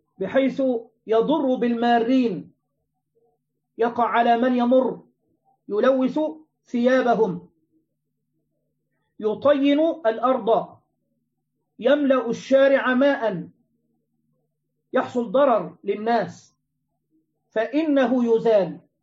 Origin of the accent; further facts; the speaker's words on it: Egypt; عندنا في مصر أيضا من حوالي أشهر كان الناس يحتكرون الأرز